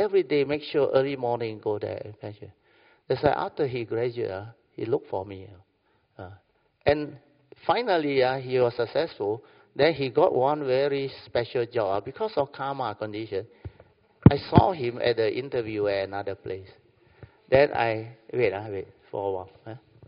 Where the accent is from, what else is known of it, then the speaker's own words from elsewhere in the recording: Alor Setar, Kedah, Malaysia; I'm from Kedah one, Alor Star one.